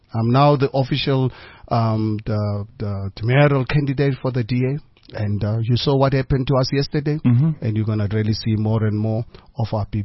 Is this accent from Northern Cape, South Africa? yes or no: no; Hammanskraal, Gauteng, South Africa; now in Johannesburg, South Africa; because I was born and raised in Amanskraal. And Amanskraal obviously now turned into part of Pretoria.